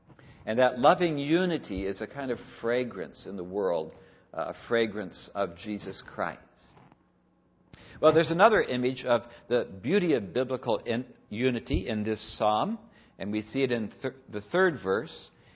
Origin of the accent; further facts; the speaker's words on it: California, United States; Now, when I grew up in Southern California, there were only three television stations available for the three major networks.